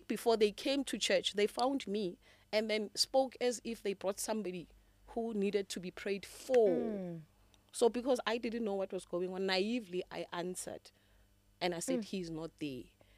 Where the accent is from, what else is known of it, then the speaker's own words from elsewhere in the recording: Siyabuswa, Mpumalanga, South Africa; also born or lived in Pretoria; Born and bred in Pretoria. Grew up in the rural areas of Siyabuswa, in Mpumalanga. Yeah, but because of school and everything else, I had to come to Pretoria.